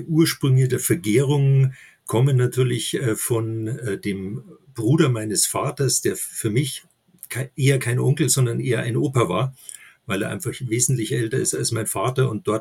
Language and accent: German; Munich, Bavaria, Germany; ich bin waschechter Münchner und bin hier geboren, aufgewachsen und bin nach über 50 Jahren mal rausgezogen in den Speckgürtel von München. Bin im Nordosten von München, ganz in der Nähe von der Schweiger Brauerei